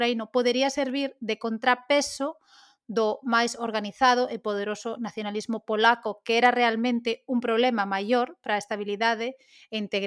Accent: Galicia, Spain; nós que somos galegas, pois ben coñecemos esta situación.

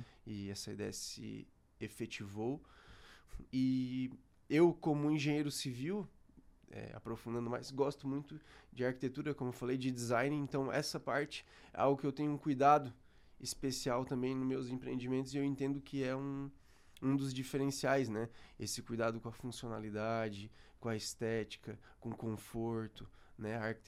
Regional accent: Tubarão, Santa Catarina, Brazil; tenho 32 anos, sou natural de Tubarão, Santa Catarina

